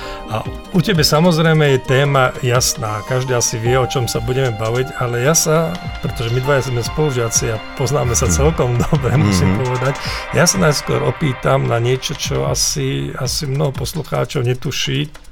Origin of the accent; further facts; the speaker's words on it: Revúca, Banská Bystrica Region, Slovakia; Ja som schopný zablúdiť v mojom rodnom meste Revúca, ktoré fakt? Má ja neviem, 13 000 obyvateľov.